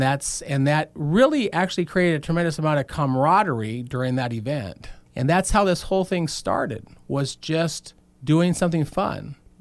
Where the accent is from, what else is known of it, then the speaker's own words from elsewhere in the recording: Hermiston, Oregon, United States; My sister lives in Mesa, Arizona. We grew up in Hermiston. I lived in Newport for years.